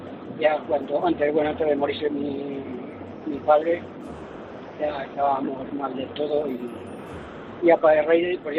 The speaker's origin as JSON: {"language": "Spanish", "town": "El Toboso", "region": "Castilla-La Mancha", "country": "Spain", "said": "Yo soy del Toboso"}